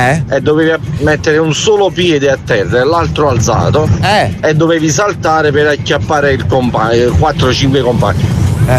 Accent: Pagani, Campania, Italy; Facevamo un gioco al mio paese, a Pagani, a provincia di Salerno.

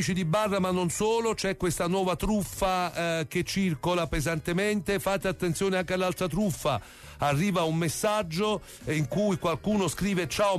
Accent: Naples, Campania, Italy; per fortuna noi siamo napoletani, riusciamo sempre a sorridere.

